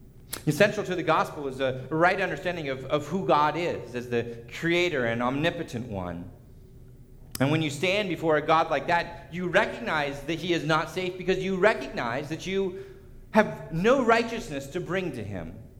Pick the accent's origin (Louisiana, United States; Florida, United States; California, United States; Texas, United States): California, United States; now in Michigan, United States; One of the stark contrasts of a Michigan suburb compared to the ones I grew up in Southern California is fences.